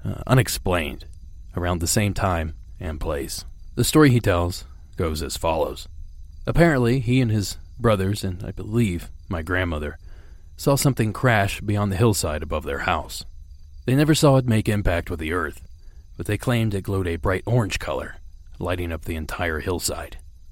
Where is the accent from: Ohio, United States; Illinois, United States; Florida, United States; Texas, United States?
Ohio, United States; The skies over my home state of Ohio.